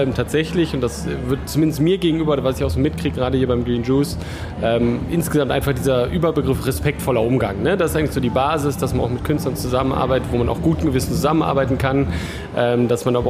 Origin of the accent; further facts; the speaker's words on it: Bonn, North Rhine-Westphalia, Germany; Also ich bin ja selber Bonner, bin ja oder ja in Bonn aufgewachsen. Meine Praxis ist ja auch in Bonn